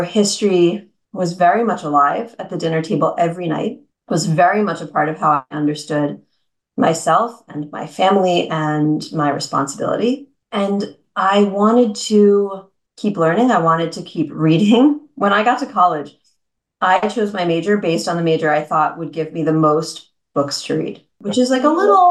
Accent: Connecticut, United States; So I grew up in Connecticut.

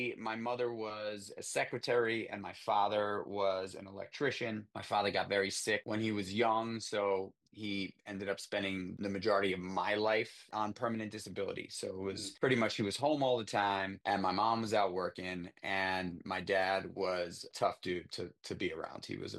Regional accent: New York, United States; I grew up in the Big Apple in Manhattan, in New York City. I was born in 1980

